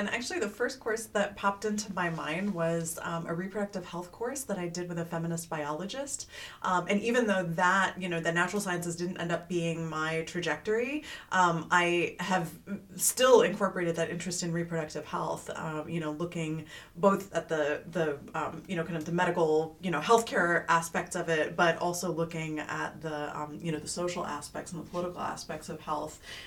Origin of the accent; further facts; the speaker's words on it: Hawaii, United States; also born or lived in Virginia / Taiwan / Germany / Singapore; I was born in Virginia, but lived until I was 10 in Hawaii. My dad was in the Foreign Service, so I lived in Taiwan, Germany, Singapore, Austria, went to college in Florida